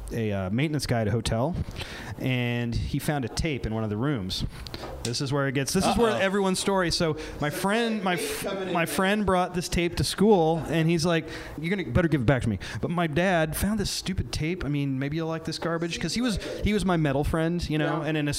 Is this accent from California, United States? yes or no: no; Illinois, United States; I grew up in Central Illinois, near Champaign-Urbana, like 35 miles, which is college town, Big Ten town, whatever.